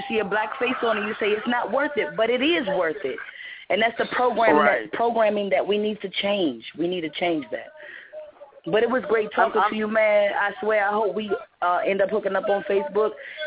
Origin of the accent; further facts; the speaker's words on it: Maryland, United States; also born or lived in Virginia / District of Columbia; I've been born and raised all over. I was born in Maryland and everything. I lived on Minnesota Avenue for a while. Right now I'm actually located on the Maryland side of Eastern Avenue. And I've lived in Virginia, so I'm like, I'm DMV, pretty much.